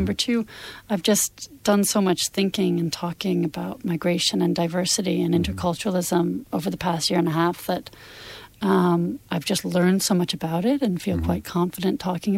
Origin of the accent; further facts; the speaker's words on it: United States; now in Ireland; Yeah, it's funny being an American. In some ways, Irish people don't consider you to be a foreigner. And in other ways, you know, the truth is that I have only been here for 4 years